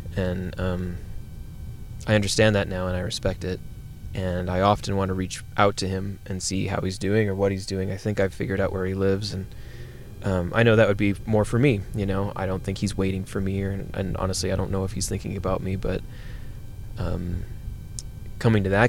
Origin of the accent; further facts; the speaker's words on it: Pueblo, Colorado, United States; I think that's the one thing that I resent about growing up in Pueblo, is that like, I feel so behind, like, creatively and artistically